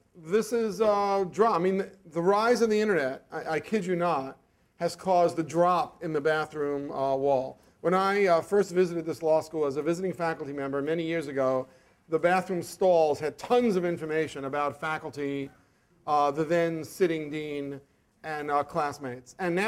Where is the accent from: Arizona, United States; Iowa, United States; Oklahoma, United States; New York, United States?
New York, United States; And when I grew up in New York, Taki 138 was the most prolific subway writer and bathroom stall writer.